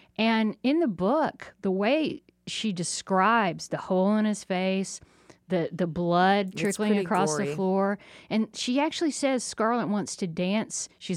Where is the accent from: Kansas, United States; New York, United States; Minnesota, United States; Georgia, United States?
Georgia, United States; Jonesboro; I grew up in Jonesboro, Georgia, which is a lot like Grant County. You know, we had the junior college. That was our big claim to fame.